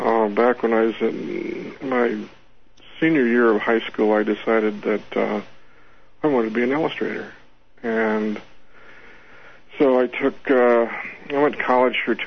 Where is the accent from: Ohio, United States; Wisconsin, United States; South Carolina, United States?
Ohio, United States; now in Arizona, United States; the landscape here is so incredibly beautiful and is so alien from what I had been used to growing up in Ohio